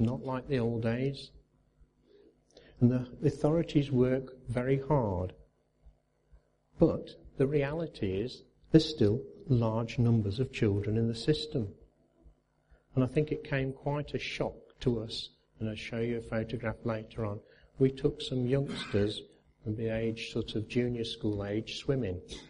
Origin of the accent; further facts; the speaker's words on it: United Kingdom; and we just do, as good British people, lots of hand gestures and pointing